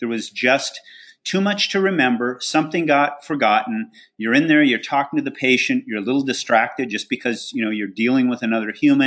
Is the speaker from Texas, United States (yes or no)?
no; California, United States; look into my home state, California